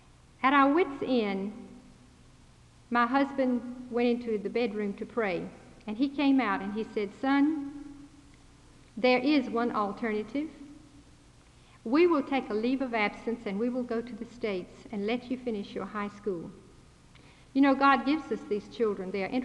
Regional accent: Kenya; from Kenya, East Africa.

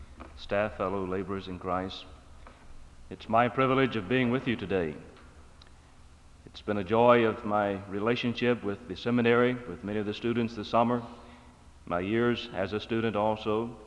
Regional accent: Pembroke, North Carolina, United States; I replied that I was from Pembroke, North Carolina. And I was proud

